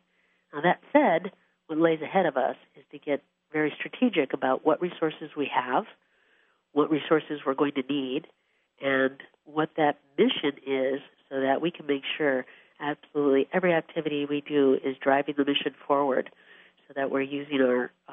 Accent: Midwest, United States; I must say that being a Midwesterner and going to D.C. and working in national politics, I was at first very disillusioned by what politics was

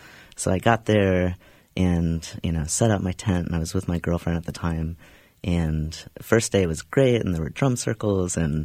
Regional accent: Louisville, Kentucky, United States; So I grew up in Louisville, Kentucky, had an older sibling. My parents were conservative Jewish identified people.

